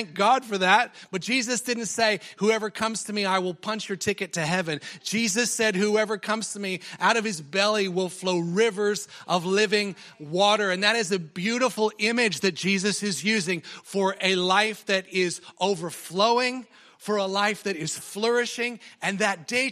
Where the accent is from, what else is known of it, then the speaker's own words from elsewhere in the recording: Colorado, United States; accent: American; moved away as an adult; now in Australia; I'm from Colorado originally. Been in Australia for 17 years, still have the accent, still have the American accent.